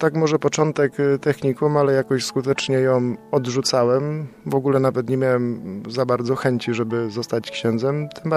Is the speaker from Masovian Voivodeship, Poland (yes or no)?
no; Gorzyce Wielkie, Greater Poland Voivodeship, Poland; Mam 32 lata, pochodzę z parafii Najświętszego Serca Pana Jezusa w Gorzycach Wielkich.